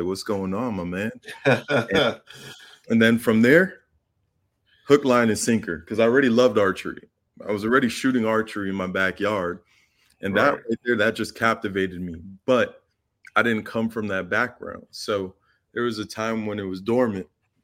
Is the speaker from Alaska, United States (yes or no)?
no; Kissimmee, Florida, United States; So growing up in Kissimmee, back in the day, most of my friends were white.